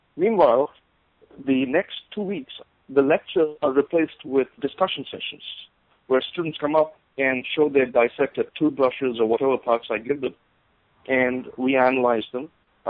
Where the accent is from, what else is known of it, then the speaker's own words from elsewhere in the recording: India; When I was growing up in India